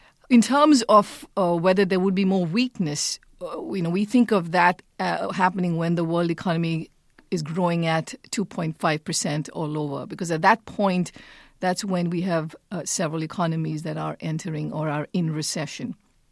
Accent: India; I grew up in India

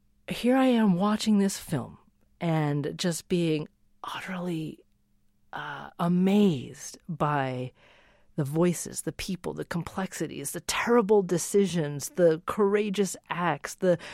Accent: United States; not as a journalist, but just as an American.

